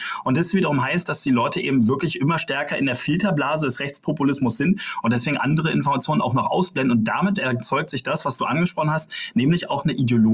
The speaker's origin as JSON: {"language": "German", "region": "Brandenburg", "country": "Germany", "said": "das sage ich als Brandenburger. Also diese Landespolitik erlebe ich ja wirklich mit."}